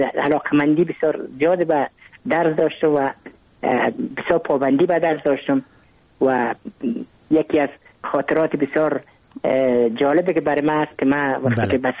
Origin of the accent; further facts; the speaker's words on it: Kabul, Afghanistan; ما متولد کابل هستم، در نای اول کابل تولد شدیم. تحصیلات ابتدایی خود در مکتب عاشقان عارفان، در تحصیلات متوسطه و تحصیلات عالی خود در لیسه حبیبیه ما به پایان رساندیم.